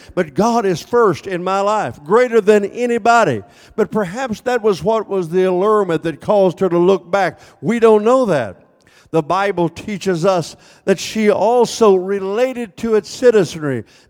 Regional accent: Mattoon, Illinois, United States; born there; I was born in Mattoon, Illinois

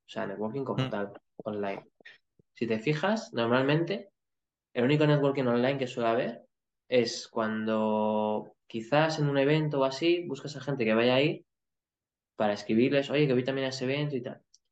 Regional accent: Logroño, La Rioja, Spain; Yo soy de Logroño, de La Rioja.

